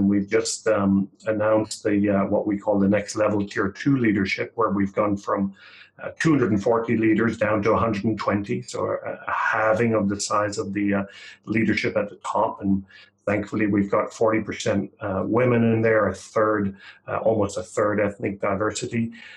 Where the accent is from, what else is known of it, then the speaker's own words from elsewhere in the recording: Ireland; I'm Irish, so I'll talk forever.